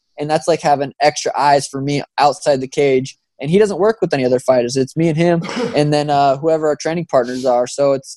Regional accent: Montana, United States; now in Arizona, United States; He's the reason I moved down to Arizona. He's also from Montana. We're both from Montana, but we didn't know each other. Montana's super small in population.

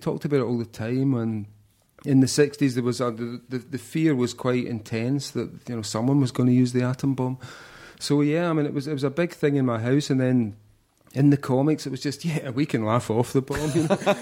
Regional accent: United Kingdom; first comic book store in Britain was called the Yankee Bookstore. And it was like 9 miles outside my hometown.

